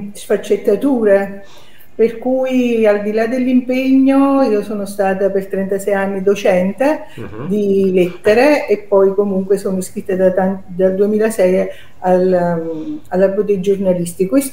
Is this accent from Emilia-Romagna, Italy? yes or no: no; Frattamaggiore, Campania, Italy; Io sono di Fratta Maggiore, uh-huh. E Fratta Maggiore è la città della canapa